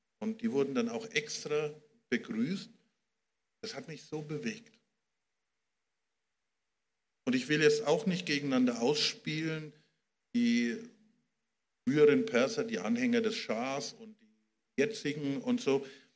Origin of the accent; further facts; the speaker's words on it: Germany; Aber ich bin ein Deutscher und es war mein Volk.